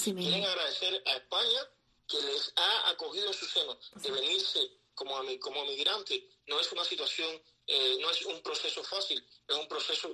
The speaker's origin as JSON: {"language": "Spanish", "country": "Cuba", "said": "esa sangre caliente que somos todos los cubanos."}